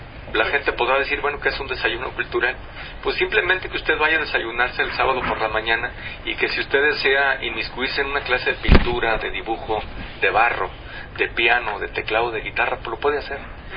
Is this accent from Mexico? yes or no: yes; Atemajac, Jalisco, Mexico; Yo ahí nací, ahí crecí y caminamos por la noche conociendo la historia de este bello lugar que es Atemajac, que es un asentamiento prehispánico antes de la fundación de Guadalajara.